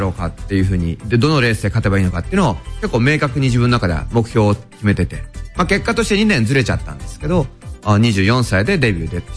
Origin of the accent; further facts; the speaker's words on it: Toyohashi, Aichi, Japan; moved away as an adult; 私は愛知県豊橋市、この地元出身でして、はいはい、牛川小学校、清涼中学校、そして豊橋宮城高校卒業ということでして